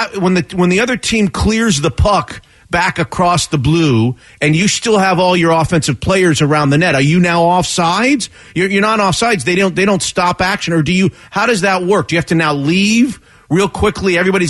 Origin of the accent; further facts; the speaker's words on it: Florida, United States; I grew up in Florida before in the 70s when we didn't even know what hockey was. We didn't know what ice was in Florida.